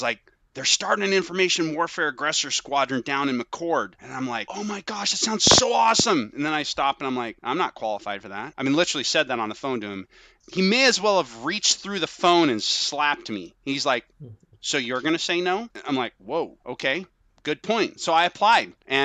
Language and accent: English; Oregon, United States; get out in the Pacific Northwest because I grew up in Oregon.